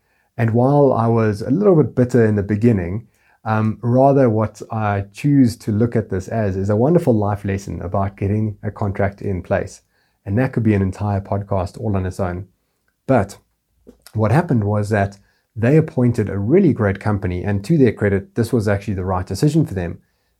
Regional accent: South Africa; I said, I'm coming down to South Africa, to my home country

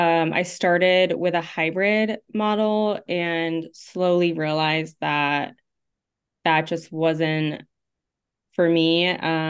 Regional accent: Vermont, United States; moved away as an adult; also born or lived in Italy / Georgia, United States; So I am originally was born and raised in Vermont, actually. And I got married really young and moved to Italy with my husband for 3 years. And then moved back to Georgia.

